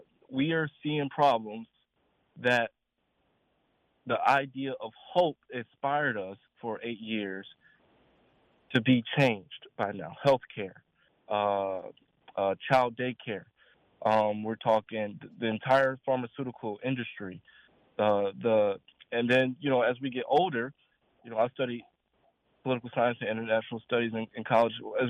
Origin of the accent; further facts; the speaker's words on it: Detroit, Michigan, United States; I'm from Detroit.